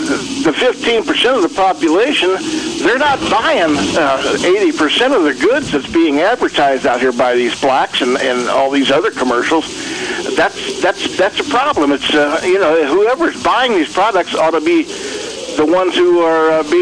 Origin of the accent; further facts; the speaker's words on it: East St. Louis, Illinois, United States; I grew up in East St. Louis. I went to the same school you did back at about the same time.